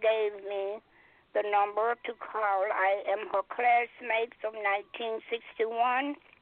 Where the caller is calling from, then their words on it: Baton Rouge, Louisiana, United States; Well, I am calling from Baton Rouge, Louisiana.